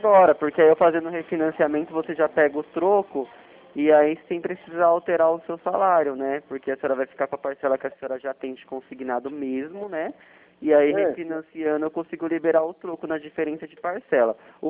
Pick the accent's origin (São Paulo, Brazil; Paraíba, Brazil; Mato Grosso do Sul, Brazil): São Paulo, Brazil; Eu sou de São Paulo, capital.